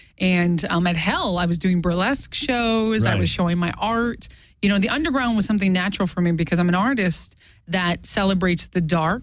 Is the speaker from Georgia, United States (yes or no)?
no; Santa Barbara, California, United States; also born or lived in Orange County / Seattle; I was born in Orange County, grew up in Santa Barbara. Okay. And then I lived in Seattle for a while.